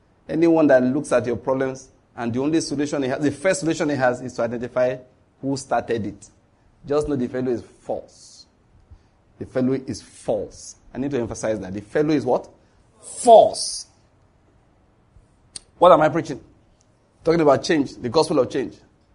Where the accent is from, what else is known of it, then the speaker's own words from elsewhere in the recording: Nigeria; I'm a Christian from Nigeria.